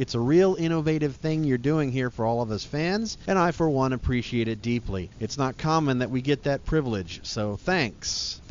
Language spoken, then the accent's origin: English; Wellington, New Zealand; I remember when Kyle came and visited my hometown Wellington about 2 years ago